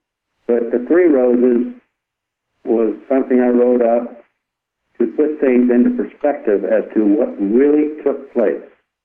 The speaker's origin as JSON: {"language": "English", "town": "Richmond", "region": "Indiana", "country": "United States", "tie": "born or raised there", "said": "the reunion in Richmond, Indiana, my hometown, covered by CBS."}